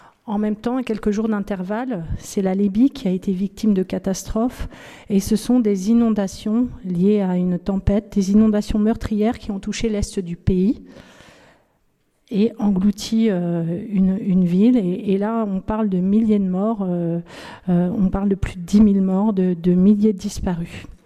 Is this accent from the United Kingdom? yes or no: no; Brittany, France; born there; Je suis née en France, je suis née en Bretagne, je vis en Ille-et-Vilaine